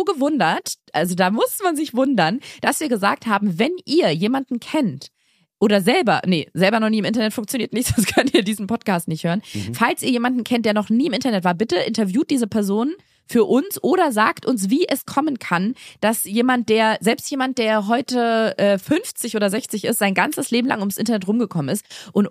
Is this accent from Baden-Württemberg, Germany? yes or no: no; Thuringia, Germany; Ich komme aus Thüringen und ich wohne jetzt fürs Studium in Bayern.